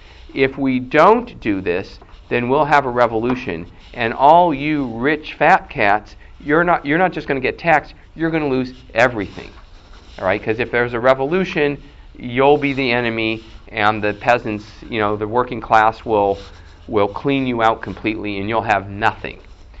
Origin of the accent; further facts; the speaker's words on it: California, United States; I'm from California